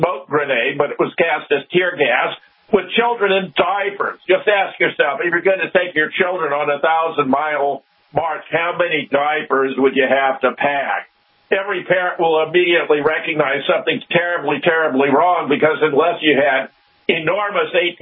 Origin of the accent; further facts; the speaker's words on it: Pasadena, California, United States; I was born in Pasadena. I graduated from South Pasadena High School.